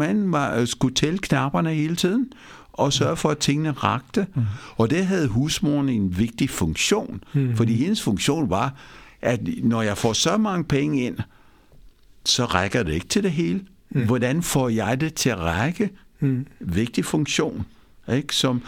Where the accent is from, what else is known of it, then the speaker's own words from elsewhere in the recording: India; nu er jeg opvokset i Indien, ikke?